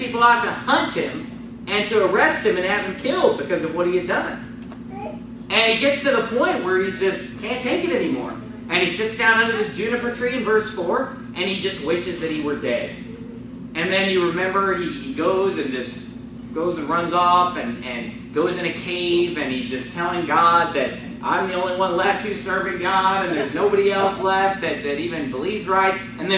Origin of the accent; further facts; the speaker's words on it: California, United States; And I grew up in California, and I've been exposed to it, and I've never been allergic to it until now.